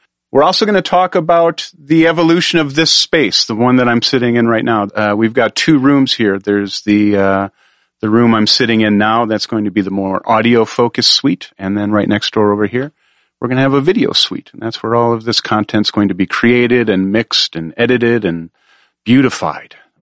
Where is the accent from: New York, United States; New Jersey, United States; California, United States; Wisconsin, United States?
Wisconsin, United States; Milwaukee; cool stuff that's going on around Nashville and in my hometown of Milwaukee and really beyond.